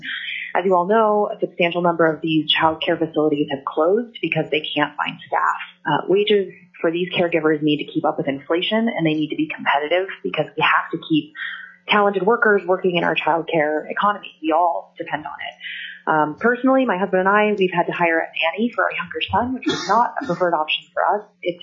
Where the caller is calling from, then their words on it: Anchorage, Alaska, United States; I'm calling in from Anchorage.